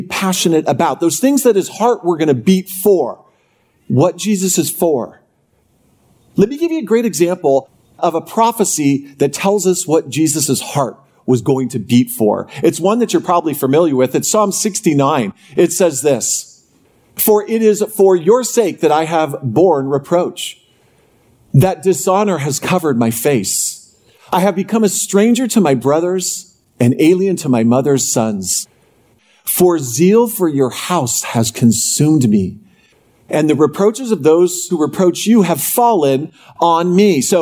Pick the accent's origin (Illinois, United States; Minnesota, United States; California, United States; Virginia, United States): California, United States; I'm from California, and I've been deprogrammed. I am a product of the public schools of California through state university.